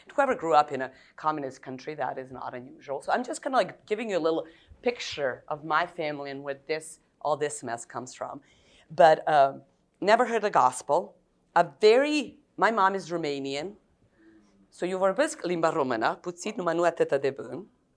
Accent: Serbia; English is a second language; I come from Serbia. I married an American, so that's where the accent is. It's not like I binge Netflix or something like that. We do speak Serbian at home.

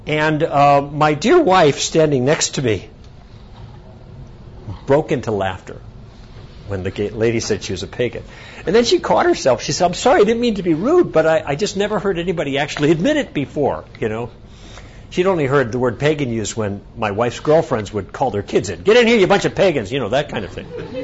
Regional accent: Chicago, Illinois, United States; Now, I live in the West Coast. Northern Wisconsin's in the Midwest. But I grew up in Chicago.

